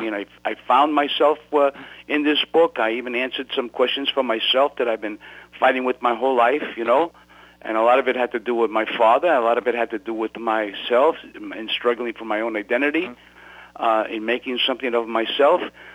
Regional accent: Brooklyn, New York, United States; I'm an American, first of all. Then I'm from Brooklyn, that's second. And third of all, I'm a Spanish-American.

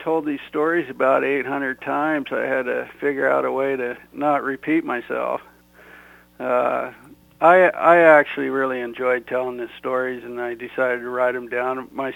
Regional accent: Vancouver, British Columbia, Canada; Well, I spent most of my time outside the house, even when I was grounded.

